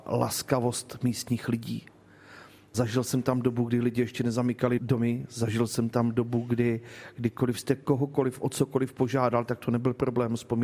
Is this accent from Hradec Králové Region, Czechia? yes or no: yes; Náchod, Hradec Králové Region, Czechia; já jsem vyrůstal v Náchodě